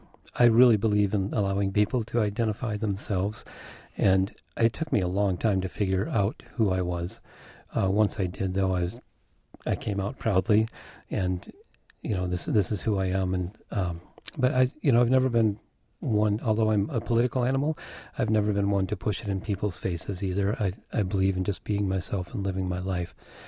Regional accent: Wisconsin, United States; also born or lived in Denver; When I moved back here from Denver and drove down to my hometown, I started crying when I hit the rolling hills of southwestern Wisconsin.

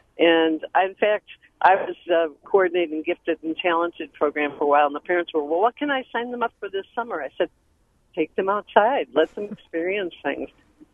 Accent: Burlington, Wisconsin, United States; Burlington.

